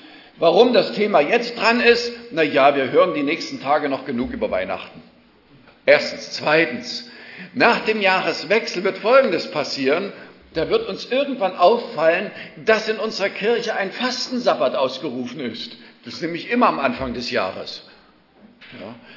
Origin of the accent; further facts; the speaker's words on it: Zwickau, Saxony, Germany; In der Gemeinde bei uns zu Hause in Zwickau